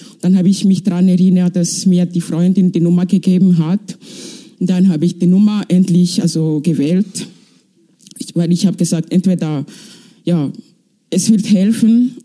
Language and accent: German; Rwanda; moved away as an adult; Also ich bin aus Ruanda. Ich bin 40. Ich habe das Land seit 22 Jahren verlassen.